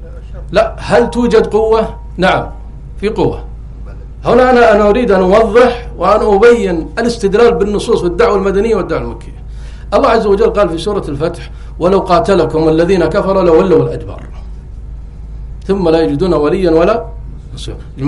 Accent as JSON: {"language": "Arabic", "country": "Kuwait", "said": "وذهب أحد كبارهم عندنا في الكويت وحاول يصلح بين داعش وجبهة النصرة مرتين"}